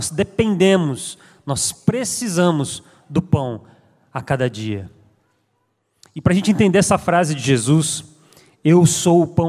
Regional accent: São Paulo, Brazil; Por exemplo, eu vim de São Paulo, lá nós chamamos o pão da padaria de pão francês.

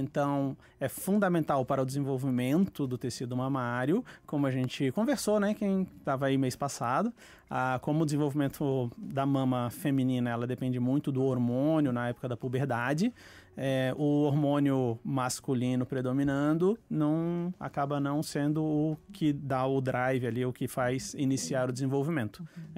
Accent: Florianópolis, Santa Catarina, Brazil; De contas, eu cresci em Floripa.

